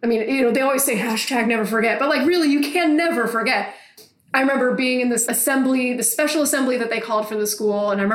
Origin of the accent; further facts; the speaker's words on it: Switzerland; Growing up in Switzerland, I was the only... not the only. I was one of like three or two American kids at my international school in my class.